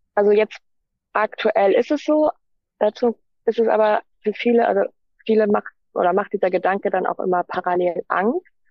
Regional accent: Germany; Wir sind ja Deutsche, wir haben unseren Reisepass.

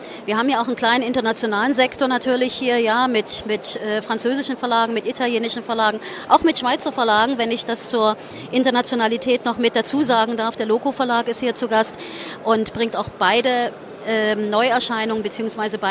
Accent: East Germany, Germany; Und unsere Identität als Ostdeutsche war, und da beißt die Maus keinen Faden ab, die DDR.

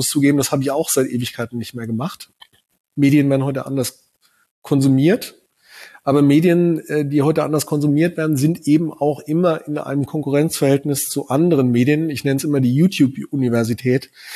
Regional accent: Hesse, Germany; Ja, ich komme aus Südhessen, ich hatte während meiner Schulzeit täglich 4 Starfighter, 3 Tornados über der Schule im Tiefflug drüber knattern

